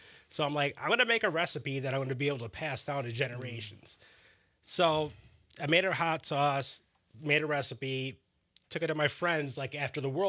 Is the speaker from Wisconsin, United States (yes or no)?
yes; Wisconsin, United States; Yeah, so I'm born and raised in Wisconsin. My mother is from Wisconsin. My grandmother, you know, migrated to Wisconsin, so we're like three generations deep, like back to the 30s.